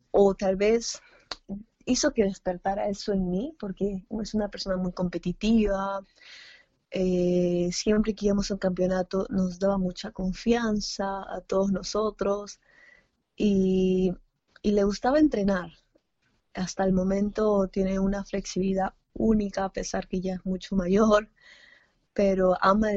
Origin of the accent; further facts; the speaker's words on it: Lima, Peru; Yo soy de Lima.